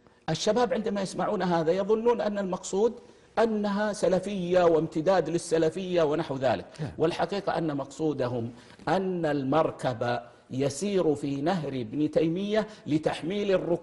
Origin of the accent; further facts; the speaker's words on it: Saudi Arabia; أن يدخلوا بلادنا المملكة العربية السعودية